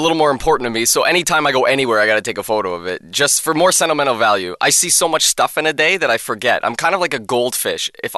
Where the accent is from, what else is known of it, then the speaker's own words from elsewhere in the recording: Kingston, Ontario, Canada; Well, I'm from a hockey town, actually.